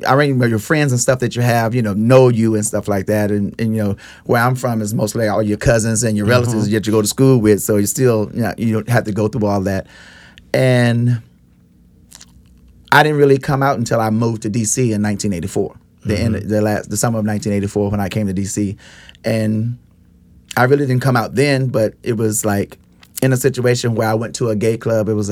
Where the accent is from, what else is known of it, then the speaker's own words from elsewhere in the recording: the South, United States; but I'm from the Bible Belt, so, you know, down south.